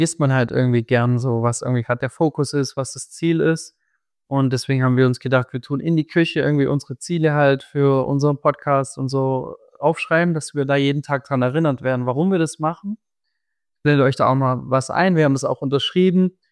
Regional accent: Baden-Württemberg, Germany; Ich komme ja gebürtig aus dem Schwabenland. Dementsprechend bin ich ein Schwabe

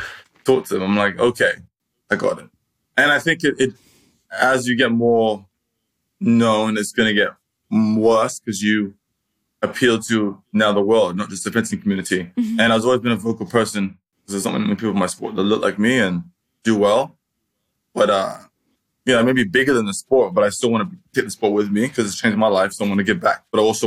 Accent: London, United Kingdom; So we just took the tube and I'm from London, so I knew how to get there.

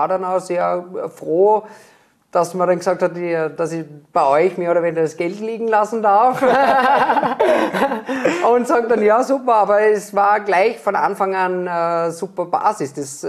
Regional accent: Vorarlberg, Austria; born there; da ich gebürtiger Vorarlberger bin

